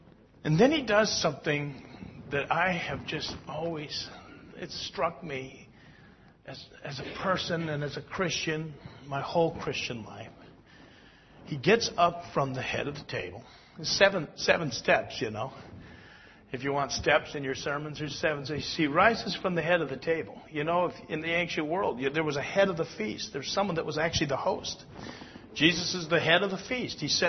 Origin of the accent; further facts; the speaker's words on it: Cedar Rapids, Iowa, United States; I'm a pastor from Cedar Rapids, Iowa.